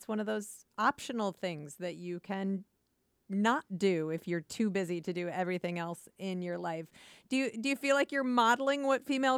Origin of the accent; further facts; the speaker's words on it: Iowa, United States; I think a lot of us who grew up in Iowa have that, you know, feeling about really wanting to get out and see the rest of the world. A lot of us bounce back. I'm one of those people who left and returned